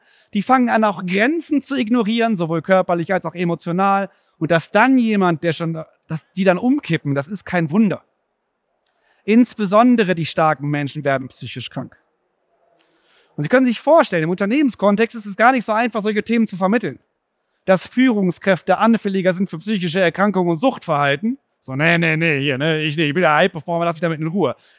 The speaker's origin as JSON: {"language": "German", "town": "Cologne", "region": "North Rhine-Westphalia", "country": "Germany", "said": "Ich komme aus Köln"}